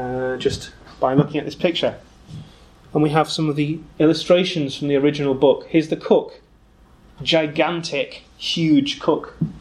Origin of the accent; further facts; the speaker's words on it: Liverpool, North West England, United Kingdom; Campbell was using Liverpool, his hometown, also my hometown, as one of the main sources of inspiration.